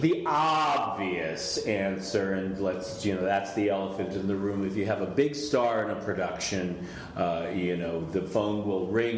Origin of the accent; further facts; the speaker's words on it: Los Angeles, California, United States; I grew up in Los Angeles, and I loved showbiz